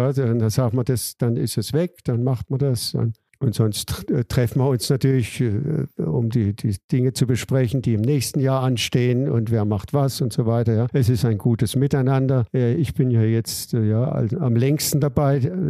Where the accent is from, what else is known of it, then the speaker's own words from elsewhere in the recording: Baden-Württemberg, Germany; ich komme ja aus Baden